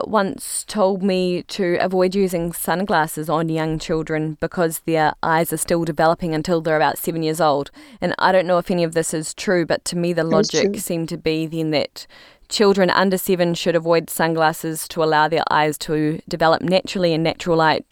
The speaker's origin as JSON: {"language": "English", "country": "New Zealand", "said": "Okay, so I'm from New Zealand, and in New Zealand we're affected by the hole in the ozone layer above Antarctica."}